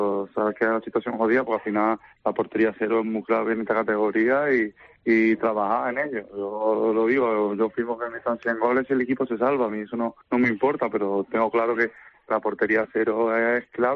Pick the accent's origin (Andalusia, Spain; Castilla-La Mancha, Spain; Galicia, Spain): Andalusia, Spain; Córdoba; Aparte de porque sea canterano de allí, porque bueno, es mi tierra, ¿no? Tengo mi familia allí, tengo a mis amigos allí